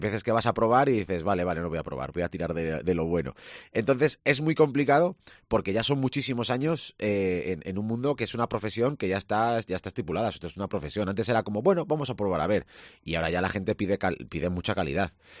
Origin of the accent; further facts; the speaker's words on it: Valladolid, Castile and León, Spain; Yo soy más de Valladolid que una farola, porque es que además ni mis padres tienen pueblo ni mis abuelos tienen pueblo.